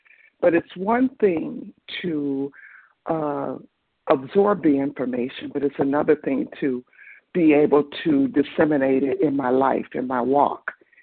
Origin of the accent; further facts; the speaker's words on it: Detroit, Michigan, United States; from Detroit.